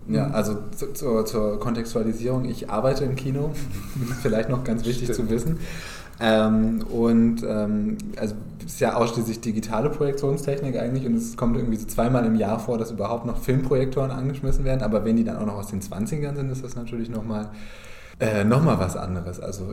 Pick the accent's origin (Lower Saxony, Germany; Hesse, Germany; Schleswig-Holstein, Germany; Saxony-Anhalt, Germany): Lower Saxony, Germany; Aber also ich komme ja aus dem Niedersächsischen, da ist das vielleicht verzeihlich.